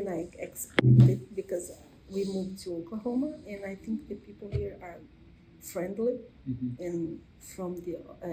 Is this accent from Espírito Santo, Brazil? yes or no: yes; Vila Velha, Espírito Santo, Brazil; I'm from Brazil.